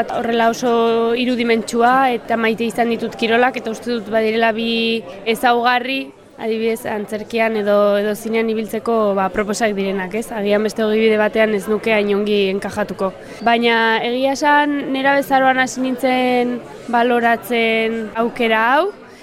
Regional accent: La Rioja, Spain; Nik jolasten nuen Errioxan, zeren nire herria dago Logroñotik oso gertu

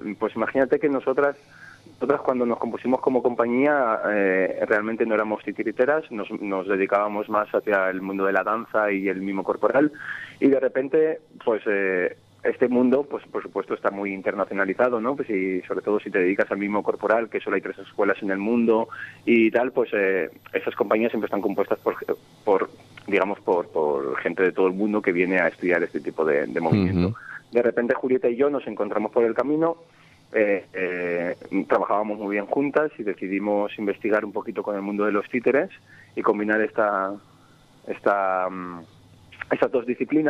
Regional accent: Valencia, Valencian Community, Spain; está compuesto por gente de Valencia, que es mi caso.

